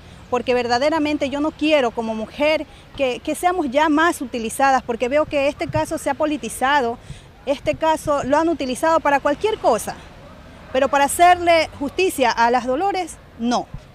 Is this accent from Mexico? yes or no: no; Ecuador; como ecuatoriana que soy, ya son 10 años